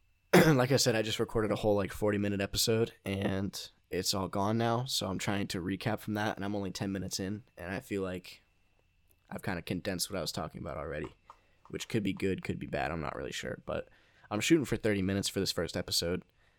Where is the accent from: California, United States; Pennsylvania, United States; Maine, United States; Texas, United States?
Maine, United States; I grew up in Northern Maine and there's not a lot to do out there at all.